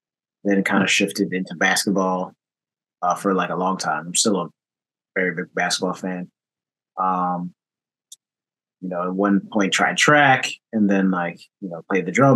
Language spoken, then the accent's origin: English; Rochester, New York, United States; Born and raised in Rochester, New York.